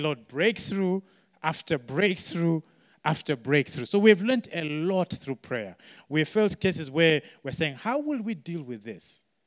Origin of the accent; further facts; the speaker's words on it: Zimbabwe; English is a second language; moved away as an adult; now in Sheffield, United Kingdom; when we came to Sheffield, we actually did not have relatives in Sheffield. We're just from Zimbabwe. Two Zimbabweans saying we're missionaries.